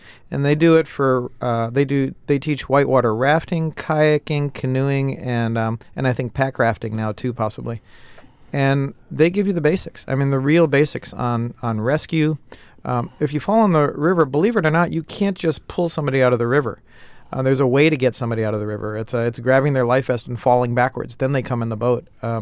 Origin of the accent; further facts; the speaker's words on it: New York, United States; I grew up in New York, and New York, you always have to do something. You can't just be in the mountains.